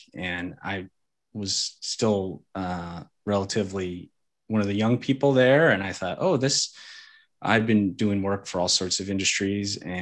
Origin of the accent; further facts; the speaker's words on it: Oregon, United States; Perhaps it was growing up in Oregon.